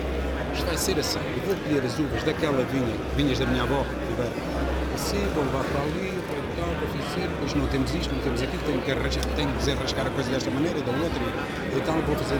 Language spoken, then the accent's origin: Portuguese; Beira, Portugal; alguns bocados daquela serra são a minha beira. Eu sou beirão. Os meus genes são beirões. Portanto, ali sinto-me também em casa.